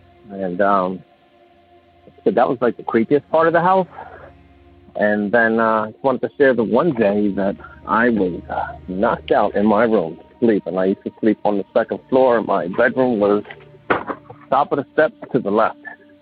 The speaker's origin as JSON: {"language": "English", "town": "Philadelphia", "region": "Pennsylvania", "country": "United States", "said": "I had called last week for the first time. I'm from Philadelphia"}